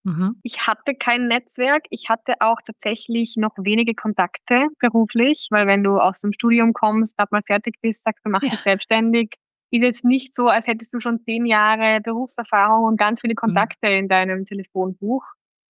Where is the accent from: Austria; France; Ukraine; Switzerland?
Austria; Styria; now in Vienna, Austria; Genau, ich bin aus der Steiermark und bin dann nach Wien gezogen